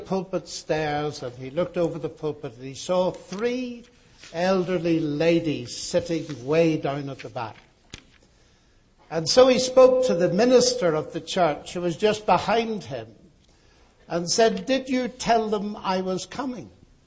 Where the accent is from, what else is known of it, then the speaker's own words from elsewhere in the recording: Northern Ireland, United Kingdom; I come from Northern Ireland.